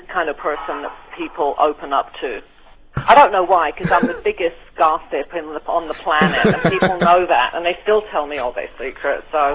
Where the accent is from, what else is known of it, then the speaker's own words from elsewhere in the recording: United Kingdom; I mean, I'm British, as you said, and I had been in America for about 3-4 months.